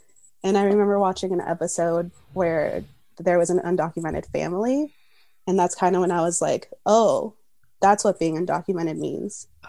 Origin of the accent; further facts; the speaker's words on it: Minneapolis, Minnesota, United States; My pronouns are she, her, hers. I'm from Minneapolis, Minnesota